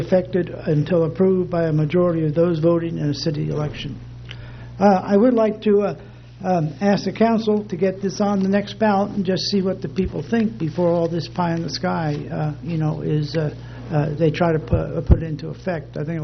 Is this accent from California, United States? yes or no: yes; San Francisco, California, United States; now in Morro Bay, United States; I'm an immigrant from San Francisco and a resident and homeowner of Morro Bay since 1997.